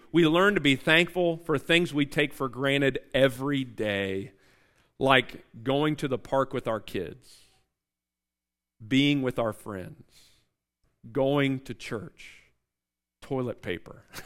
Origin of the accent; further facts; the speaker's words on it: United States; And yet, because I'm an American, I'd rather eat a cheeseburger I can't taste than a salad that I can.